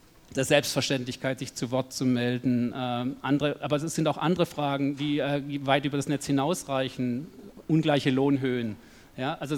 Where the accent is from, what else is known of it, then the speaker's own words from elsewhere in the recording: Switzerland; also in der Schweiz, wo ich herkomme, jetzt war diese Debatte um die Minarette